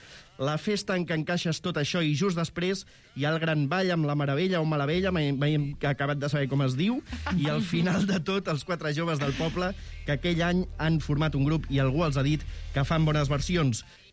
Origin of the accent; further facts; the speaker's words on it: Catalonia, Spain; som catalans